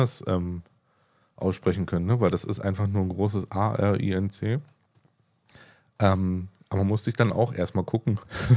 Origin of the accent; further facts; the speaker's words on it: Berlin, Germany; Ja, also ich komme ja nur aus dem Süden von Neukölln.